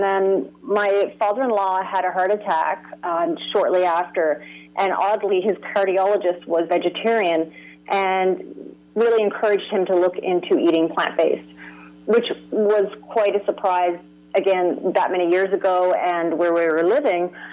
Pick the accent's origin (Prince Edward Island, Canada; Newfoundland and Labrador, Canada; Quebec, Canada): Newfoundland and Labrador, Canada; St. John's; There wasn't a whole great deal of fresh foods growing up in St. John's at that time either.